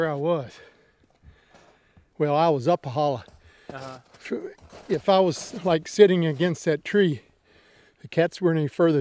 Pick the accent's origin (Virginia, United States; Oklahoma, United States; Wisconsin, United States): Virginia, United States; Montezuma; I was born in Rockingham County at Montezuma, lived there all my life, still live there